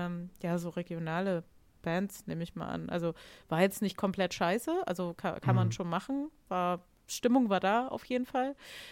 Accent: Lower Saxony, Germany; ja, ich komme aus der Nähe von Buxtehude

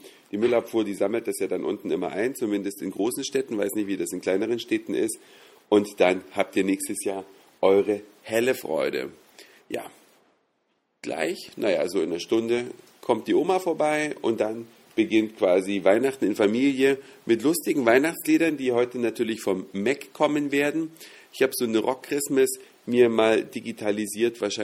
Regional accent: Saxony, Germany; am Fuße des Erzgebirges, wo meine Heimat ursprünglich ist

